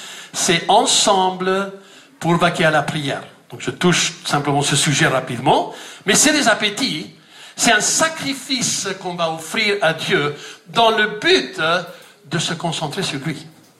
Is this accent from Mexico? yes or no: yes; Mexico; French is a second language; Moi je me rappelle quand on était jeunes au Mexique. On était une quarantaine de jeunes dans le village dans lequel on a grandi.